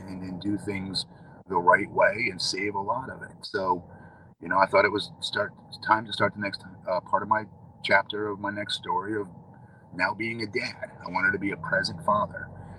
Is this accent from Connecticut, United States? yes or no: yes; Connecticut, United States; I grew up a default Democrat, I would say, because I grew up in Connecticut. That's where my mom and dad were.